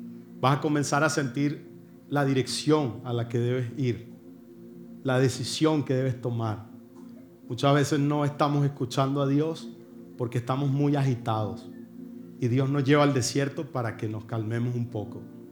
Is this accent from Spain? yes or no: no; Venezuela; A ver, somos venezolanos.